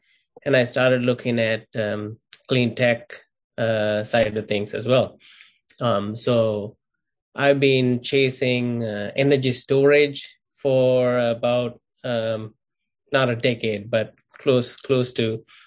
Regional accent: Sri Lanka; I grew up in Sri Lanka where energy access and energy reliability is not as strong.

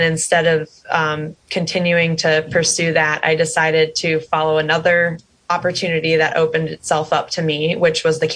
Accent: Midwest, United States; I'm from the Midwest, and so my community was suffering from that and still is.

